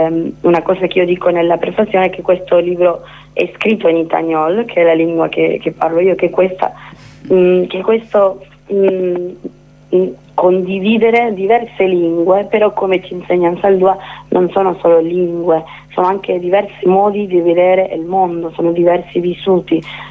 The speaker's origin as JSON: {"language": "Italian", "country": "Argentina", "second_language": "Italian", "moved": "yes", "lives_now": "Italy", "said": "si sente anche nel mio accento. Io sono argentina che vivo qua in Italia da 2 anni, infatti un po' più"}